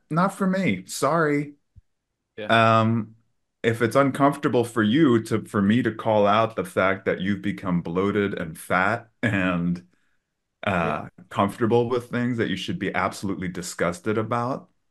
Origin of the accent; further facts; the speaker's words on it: New York City, New York, United States; when I grew up in New York City with the punk scene